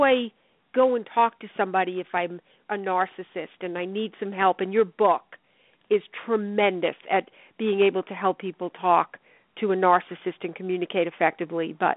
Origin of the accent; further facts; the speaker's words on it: New York, United States; you can hear my accent, so I'm originally from New York.